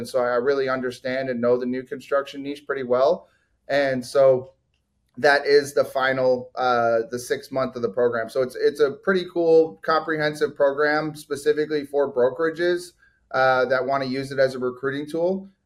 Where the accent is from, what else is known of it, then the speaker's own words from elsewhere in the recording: Detroit, Michigan, United States; moved away as an adult; now in Dallas, United States; Yeah. So I'm actually from Detroit, Michigan, and moved out to Dallas in 2016.